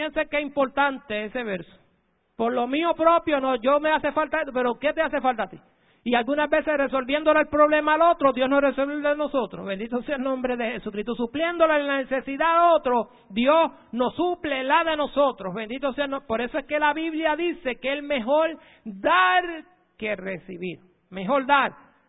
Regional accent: Utuado, Puerto Rico; Hay gente en el campo, porque yo soy del campo, soy de Utuado

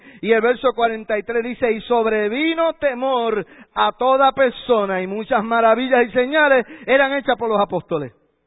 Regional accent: Bayamón, Puerto Rico; Yo soy del Jurutungo de Bayamón, cerquita de aquí.

